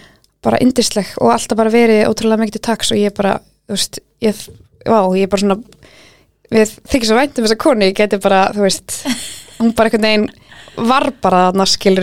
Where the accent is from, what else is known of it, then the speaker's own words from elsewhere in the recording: Vestmannaeyjar, Southern Region, Iceland; Jú, ég kem sérst frá Eyjum. Mm-hmm. Ég 28 ára.